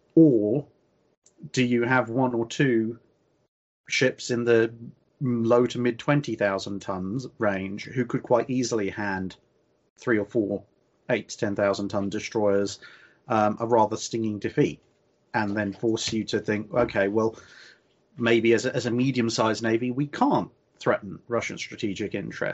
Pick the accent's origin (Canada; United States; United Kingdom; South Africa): United Kingdom; England; even though I am an Englishman